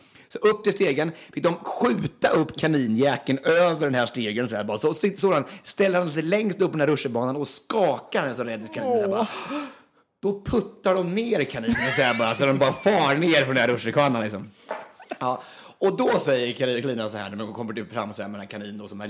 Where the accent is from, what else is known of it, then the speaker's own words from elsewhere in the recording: Östansjö, Örebro County, Sweden; Ja, alltså jag kommer från Östansjö egentligen, det ligger utanför Hallsberg en mil ungefär.